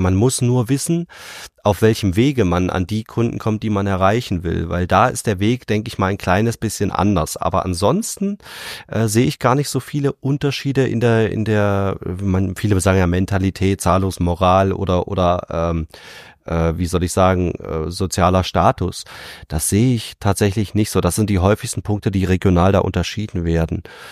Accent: East Germany, Germany; ich bin im Osten geboren, aufgewachsen. Ich lebe auch im Osten und arbeite im Osten.

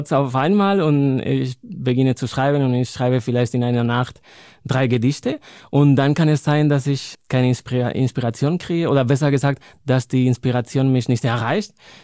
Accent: Madrid, Community of Madrid, Spain; German is a second language; also born or lived in Cologne / Linz am Rhein; now in Germany; Ich meine, ich komme ja aus Madrid, aber...

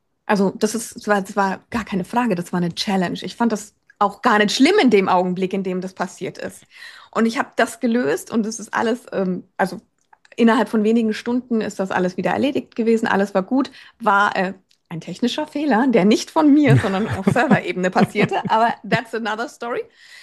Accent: Würzburg, Bavaria, Germany; now in Berlin, Germany; bin dann ausgewandert nach Berlin. Ja, als Würzburger ist das dann schon

